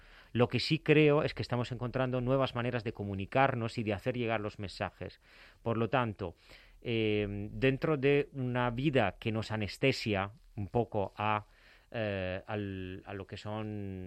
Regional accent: Bari, Apulia, Italy; Spanish is a second language; Yo creo que la parte buena de productor la tengo porque vengo del sur de Italia, que es un sitio donde...

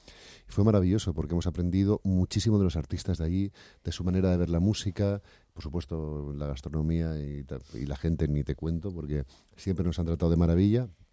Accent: Canary Islands, Spain; Yo de hecho nací en una isla, yo soy de Tenerife, mi familia es de allí, aunque vivo muchos años en el País Vasco y bueno, a pesar de que llevo muchos años y que me siento vasco, sí que echo de menos mi tierra natal

